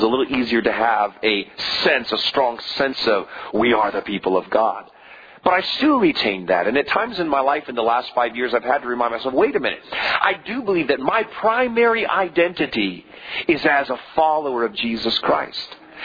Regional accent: United States; I live in the United States and I am an American, but that's not my primary identity.

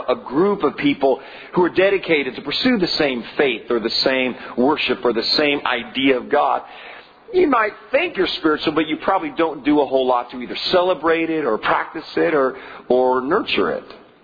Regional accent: California, United States; also born or lived in Dallas, Texas; I moved from California to Dallas, Texas. And I was from the Bay Area, California

